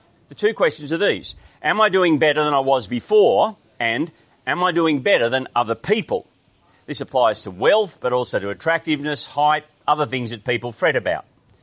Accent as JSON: {"language": "English", "town": "Grafton", "region": "New South Wales", "country": "Australia", "tie": "born or raised there", "said": "when I grew up in Grafton in the bush 50 years ago"}